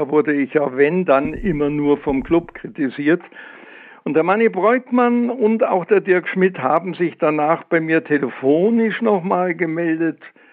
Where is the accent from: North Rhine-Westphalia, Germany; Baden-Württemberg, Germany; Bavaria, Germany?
Bavaria, Germany; Munich; obwohl ich ja Münchner, als Münchner hierher gekommen bin und Bayern-Fan war.